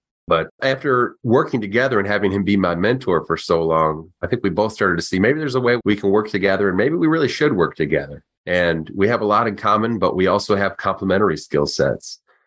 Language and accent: English; Michigan, United States; now in Chicago, United States; I'm from Chicago. I'm from Michigan originally, but then I lived in Chicago for 15 years now.